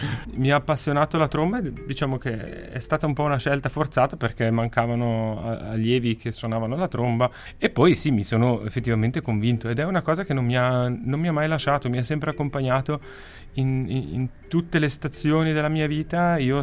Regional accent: Balerna, Ticino, Switzerland; also born or lived in Bern; Io sono cresciuto a Balerna, ho fatto lì le scuole, ho fatto il liceo a Mendrisio e a 19 anni poi dopo la maturità mi sono trasferito a Berna per gli studi.

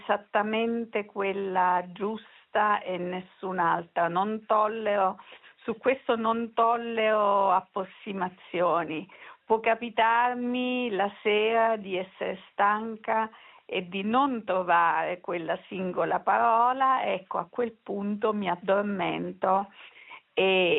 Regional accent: Abruzzo, Italy; Ecco, io non farò mai cartoline dall'Abruzzo

